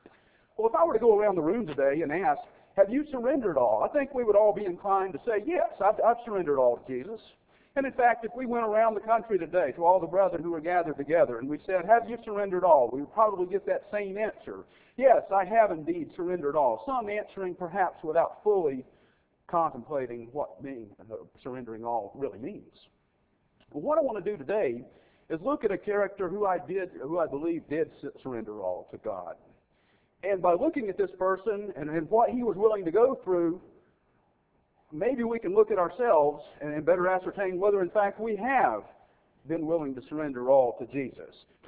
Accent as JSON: {"language": "English", "region": "Mississippi", "country": "United States", "tie": "born or raised there", "said": "I grew up in Mississippi. And that's where I got to meet Alan."}